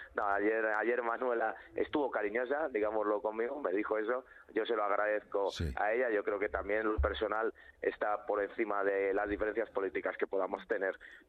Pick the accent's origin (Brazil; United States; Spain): Spain; Madrid, Community of Madrid; lo planteo simplemente como madrileño